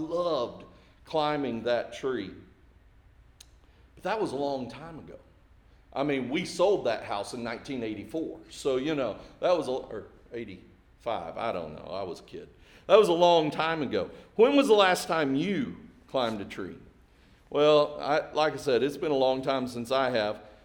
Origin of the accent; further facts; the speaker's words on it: Springdale, United States; We had a sweet gum tree in my front yard where I grew up in Springdale.